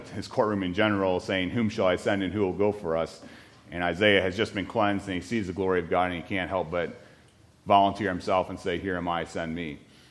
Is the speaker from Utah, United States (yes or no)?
no; Iowa, United States; And growing up in Iowa, I was grew up in a Baptist church.